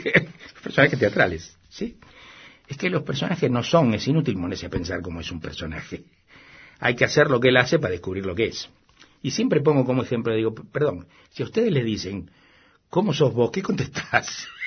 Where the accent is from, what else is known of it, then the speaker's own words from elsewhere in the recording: Venezuela; moved away; yo cuando salí de Venezuela, me vine y durante 12 años no volví.